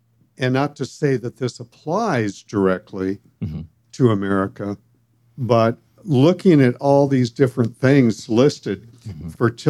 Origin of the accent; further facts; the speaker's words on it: California, United States; I'm from California, so I know earthquakes